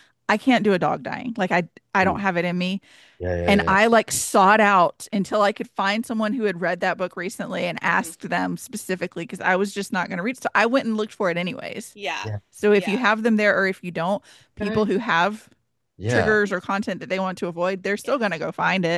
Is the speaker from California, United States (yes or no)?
no; Georgia, United States; But I'm in middle Georgia. I grew up around Southern Baptist churches